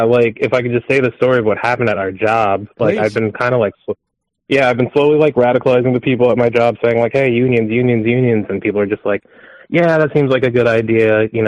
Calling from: New Jersey, United States; Hello, this is … from New Jersey.

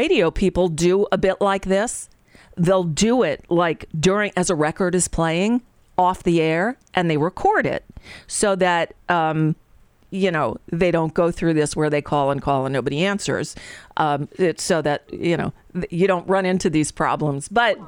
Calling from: United States; I'm calling from the United States.

